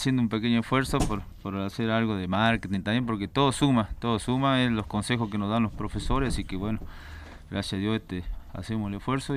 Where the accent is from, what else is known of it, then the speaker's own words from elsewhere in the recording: Salta, Argentina; nosotros somos salteños, le digo, ¿y dónde queda eso? Me pregunta ella.